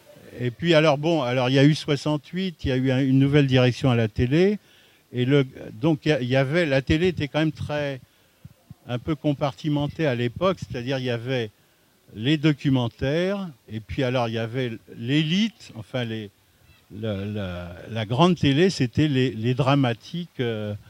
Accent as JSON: {"language": "French", "town": "Paris", "region": "Île-de-France", "country": "France", "tie": "born there", "said": "je suis né à Paris. J'ai eu la chance d'aller au lycée, mais je connaissais peu mon pays."}